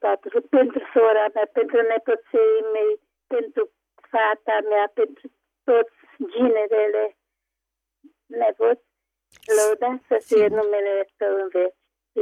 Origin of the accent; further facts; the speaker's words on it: Negrești-Oaș, Maramureș County, Romania; din Negreștoaș.